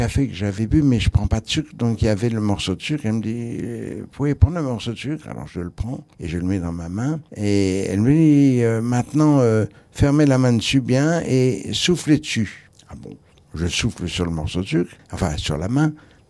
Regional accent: Nice, Provence-Alpes-Côte d'Azur, France; Moi, je suis niçois, je suis né à Nice.

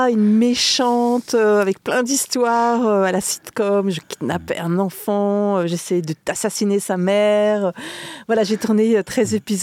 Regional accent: Belgium; moved away as an adult; now in Paris, France; Parce que je suis belge. Ouais. Et que mes parents étaient réfugiés politiques de la Russie. Et j'ai vécu toute mon enfance en Belgique. Je suis arrivée à Paris à l'âge de 23-24 ans.

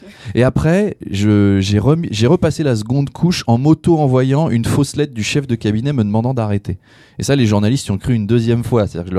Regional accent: Versailles, Île-de-France, France; À pure souche, ouais. Ouais, je suis né à Versailles, grandi

